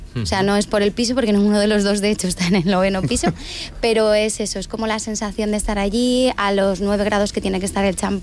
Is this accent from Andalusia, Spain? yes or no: no; Balearic Islands, Spain; yo también como mallorquina, esto de venir a Magaluf era como ay, ay, ay, ay, y hace 3 años que estoy trabajando para Meliá y hace más de medio año que estoy afincada completamente ahí en Momentum, en Magaluf, en la avenida 2 Olivera 4.